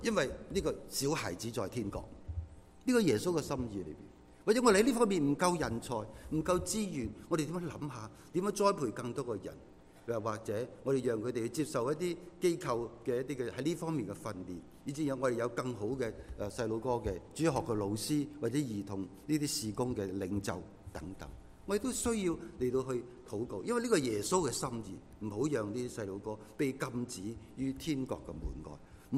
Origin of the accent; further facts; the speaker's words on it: China; 我中国人好中意瓦煲啊、瓦撑啊